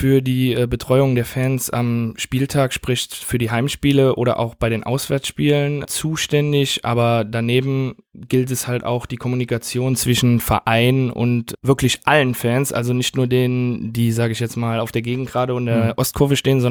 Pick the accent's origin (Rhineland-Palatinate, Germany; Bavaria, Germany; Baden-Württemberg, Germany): Rhineland-Palatinate, Germany; Konz; Ich komme aus Konz, genau.